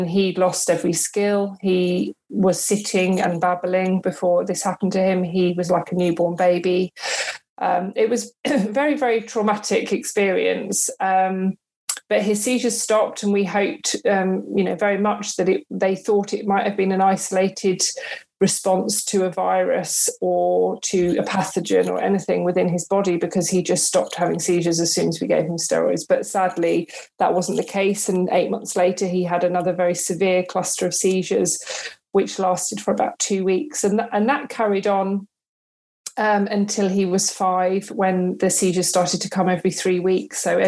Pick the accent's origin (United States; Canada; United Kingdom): United Kingdom; Brighton, South East England; I come from Brighton originally, so on the south coast. I grew up there